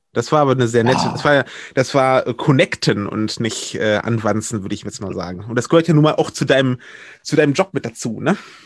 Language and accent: German; Wuppertal, North Rhine-Westphalia, Germany; also born or lived in Berlin / Brandenburg / Oldenburg; now in Kamp-Lintfort, Germany; ich bin gebürtiger Wuppertaler und dann, nachdem ich dort meine Jugend verbracht habe, meine Schule abgeschlossen habe